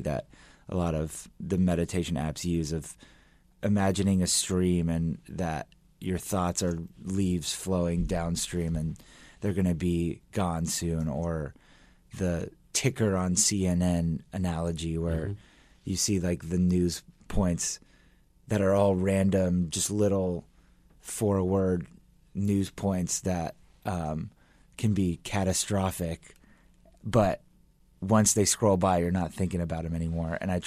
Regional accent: Los Angeles, California, United States; I'm from Los Angeles.

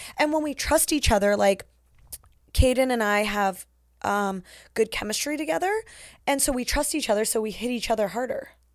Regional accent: Canada; see, now this is where you're going to realize that I'm very Canadian, because I don't know geography.

